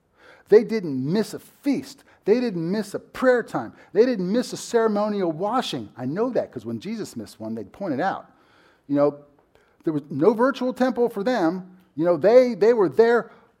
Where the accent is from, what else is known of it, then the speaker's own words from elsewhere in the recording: Baltimore, Maryland, United States; born there; But you guys know I was born in Sinai Hospital in Baltimore